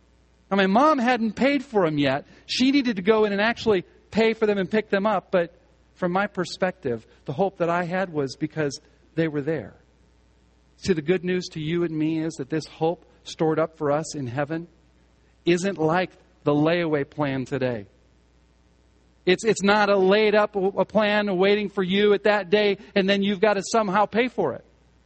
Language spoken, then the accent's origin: English; Omaha, Nebraska, United States; When I was a little kid, we grew up in Omaha.